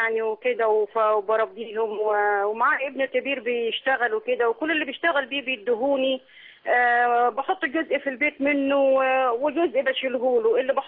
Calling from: Aswan, Aswan Governorate, Egypt; من أسوان.

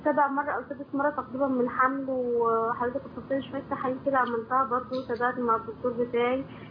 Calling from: Saudi Arabia; انا بكلمك من السعوديه صراحه

